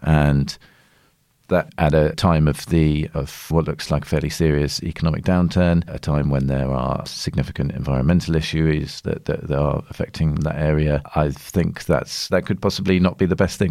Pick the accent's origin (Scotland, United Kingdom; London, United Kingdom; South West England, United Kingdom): South West England, United Kingdom; Newton Abbot; in the constituency in which I grew up in Newton Abbot